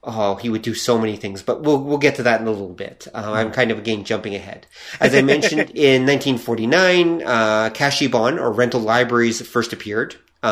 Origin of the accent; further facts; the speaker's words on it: Canada; Like, and I'm a Canadian. I'm used to thick forests.